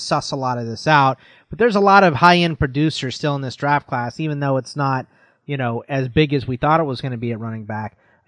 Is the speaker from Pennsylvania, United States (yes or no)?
no; Houston, Texas, United States; also born or lived in Arizona; I'm originally from Houston. My dad's whole side of the family from Pittsburgh. And then we moved to Arizona when my parents got divorced, my mom and I.